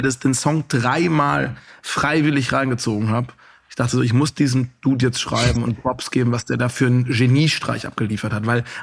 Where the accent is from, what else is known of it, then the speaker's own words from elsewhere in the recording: Karlsruhe, Baden-Württemberg, Germany; in Karlsruhe meiner Heimat abzuhängen